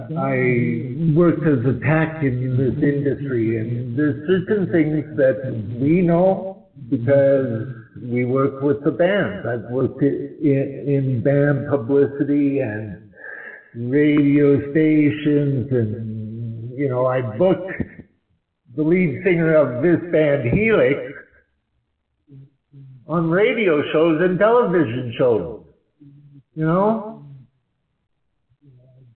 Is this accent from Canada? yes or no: yes; Canada; I'm from Canada.